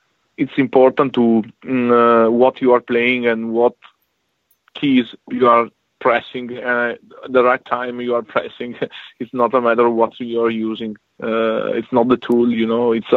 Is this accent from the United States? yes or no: no; Italy; accent: Italian; English is a second language; because my Italian accent is very strong. I don't speak English every day, so I hope to to be understood from everyone.